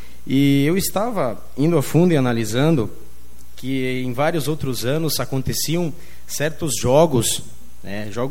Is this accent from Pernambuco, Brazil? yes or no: no; Serafina Corrêa, Rio Grande do Sul, Brazil; eu vou em outras cidades e eu me faço dizer que sou de Serafina, eles já de antemão dizem, ah, então é na cidade do talhão, a cidade dos italianos.